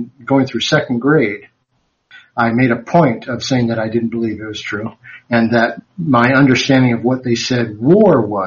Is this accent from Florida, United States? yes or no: no; California, United States; growing up in California, you tend to run into people from all over. So then you pick up different accents